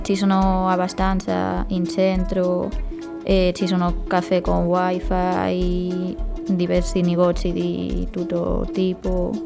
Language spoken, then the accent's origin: Italian; northern Spain, Spain; Italian is a second language; now in Cagliari, Italy; Dal nord della Spagna.